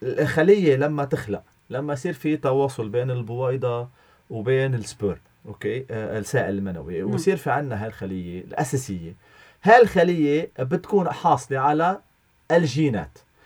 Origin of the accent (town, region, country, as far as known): Lebanon